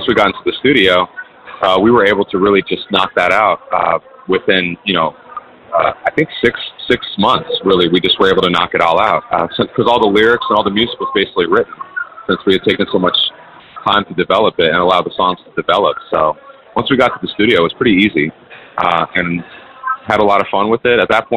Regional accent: California, United States; growing up in the Bay Area, there's so much music that I was exposed to at a young age and playing in my household growing up

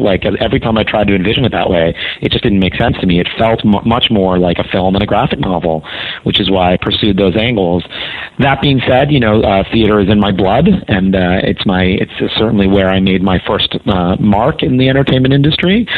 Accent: New York City, New York, United States; I grew up in New York City, right here in the city, and my parents were lovers of the arts

